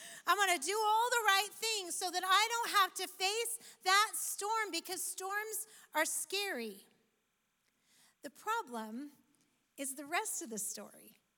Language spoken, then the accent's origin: English; Oregon, United States; also born or lived in Nebraska; But because I grew up in Oregon, where thunder and lightning is pretty rare, and it passes through quickly. But then we moved to Nebraska, Midwest, I know.